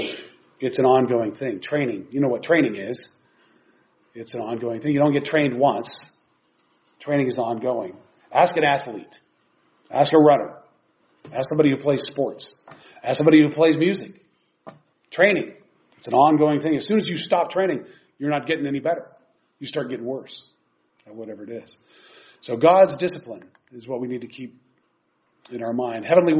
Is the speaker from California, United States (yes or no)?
yes; California, United States; And, you know, I grew up in California.